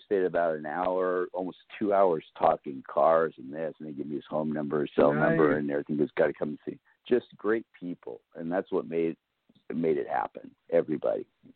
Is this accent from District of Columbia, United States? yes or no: no; Riverdale, California, United States; the people from the little town of Riverdale where I grew up in the Central Valley.